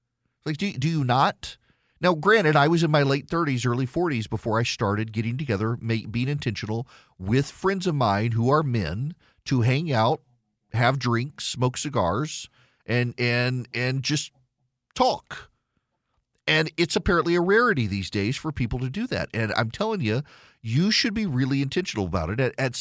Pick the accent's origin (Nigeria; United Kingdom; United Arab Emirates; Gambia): United Arab Emirates; Dubai; now in Georgia, United States; I grew up in Dubai.